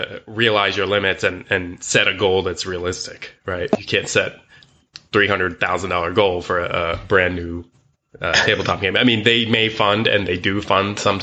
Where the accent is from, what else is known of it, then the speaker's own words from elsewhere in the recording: Philadelphia, Pennsylvania, United States; Well, I'm from the Philly area, so it's a good chance for me to visit family and all of that.